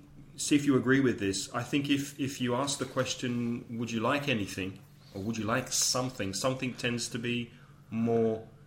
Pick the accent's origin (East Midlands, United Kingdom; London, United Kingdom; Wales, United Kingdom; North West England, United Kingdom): London, United Kingdom; I would say, as a Londoner, as somebody from London, nice to meet you.